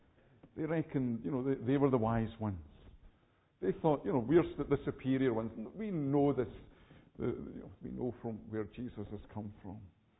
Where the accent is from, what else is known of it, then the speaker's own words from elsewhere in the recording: Edinburgh, Scotland, United Kingdom; When I was growing up in Edinburgh, we used to go down from the Mound to Princess Street, down John Knox steps.